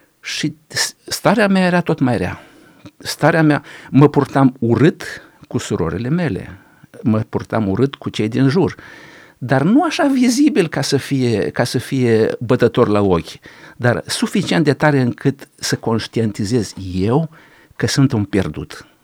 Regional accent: Iași, Iași County, Romania; Deci eu provin din Iași.

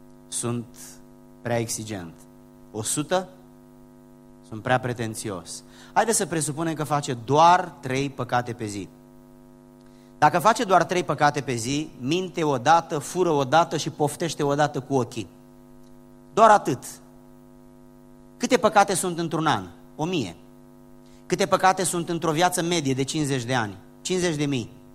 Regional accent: Giurgiu, Giurgiu County, Romania; eu vin din Giurgiu, sudul României, acolo unde n-au existat altfel de biserici decât cele ortodoxe.

